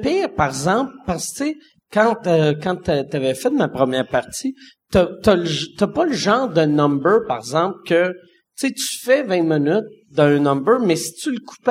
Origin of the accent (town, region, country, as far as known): Quebec, Canada; accent: Québécois